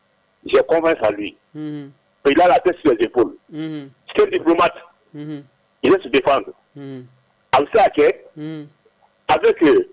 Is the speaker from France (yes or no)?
no; Mali; Moi, je suis malien à 100%.